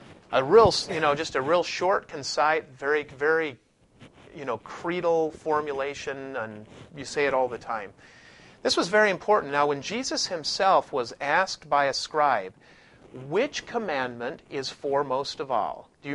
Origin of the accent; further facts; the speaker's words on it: Salt Lake City, Utah, United States; Many of you know that I was born and raised in Utah, Salt Lake City, Utah, and at the age of 12, I was baptized a Mormon.